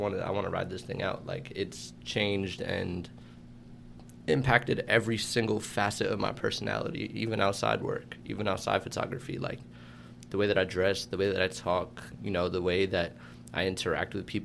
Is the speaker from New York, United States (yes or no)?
yes; New York City, New York, United States; I grew up in Central Park and in Riverside Park. Those areas I know like the back of my hand.